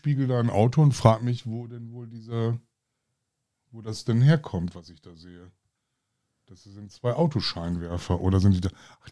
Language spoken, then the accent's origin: German; Bremen, Germany; ich komme aus Bremen.